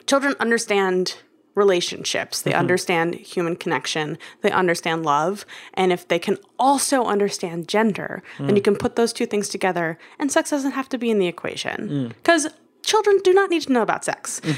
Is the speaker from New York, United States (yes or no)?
yes; New York, United States; I'm a New Yorker.